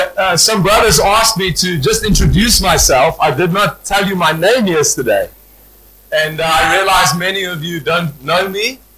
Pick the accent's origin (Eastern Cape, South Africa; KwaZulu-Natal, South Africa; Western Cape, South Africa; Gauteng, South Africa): Gauteng, South Africa; Pretoria; And I come from South Africa, Pretoria, South Africa. That's one of the capital cities of South Africa.